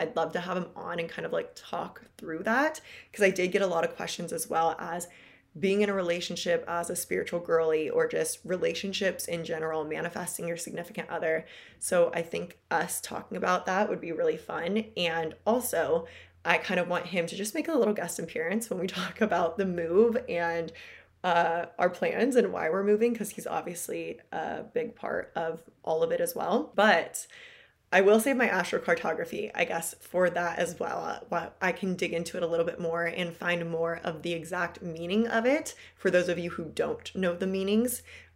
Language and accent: English; California, United States; I'm actually moving out of the state of California. And I'm born and raised in California. My family is in California.